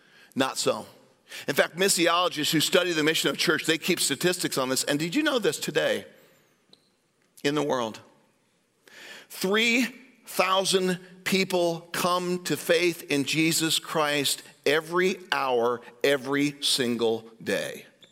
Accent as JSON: {"language": "English", "town": "Des Moines", "region": "Iowa", "country": "United States", "said": "Well, I'm a pastor from Des Moines, Iowa, you know, whatever."}